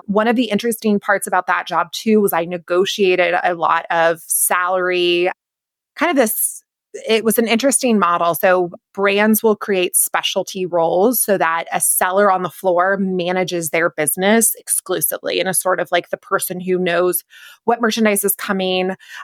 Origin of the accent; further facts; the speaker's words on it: the South, United States; The holiday hours and the fact that I grew up in the South, I was living in New York City.